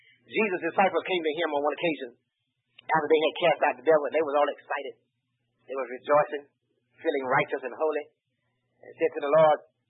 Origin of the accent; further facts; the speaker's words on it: Boca Raton, Florida, United States; I grew up right here in Boca, like I said, and left here, couldn't swim a lick.